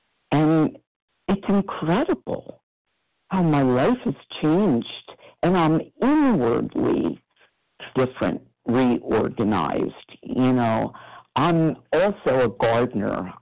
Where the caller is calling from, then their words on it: Pennsylvania, United States; from outside of Philadelphia